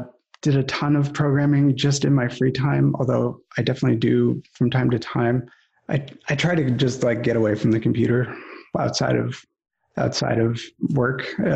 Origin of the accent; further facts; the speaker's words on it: Ann Arbor, Michigan, United States; also born or lived in Los Angeles; So I grew up here in Ann Arbor, Michigan. It's a, I don't know, small town. It's about 125,000 people. It's a college town.